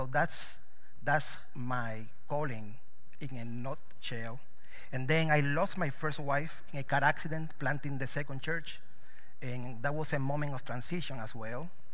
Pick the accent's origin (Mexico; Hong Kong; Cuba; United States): Cuba; moved away as an adult; So I came from Cuba in 2001. I came from Cuba with a backpack.